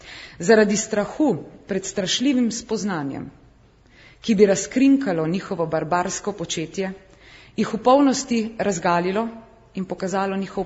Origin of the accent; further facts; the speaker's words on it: Littoral, Slovenia; Sama prihajam iz Primorske